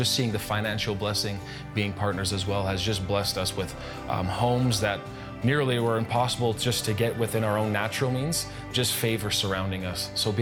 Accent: Red Deer, Alberta, Canada; and I'm from Red Deer, Alberta, Canada.

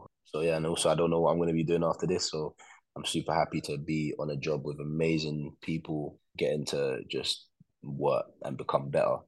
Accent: London, United Kingdom; from Jamaica. You know, I grew up in London.

